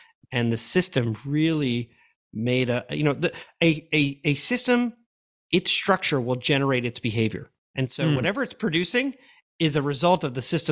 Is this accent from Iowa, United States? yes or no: no; New York, United States; growing up in New York, which is really, as many people like to say, is a real melting pot of our nation.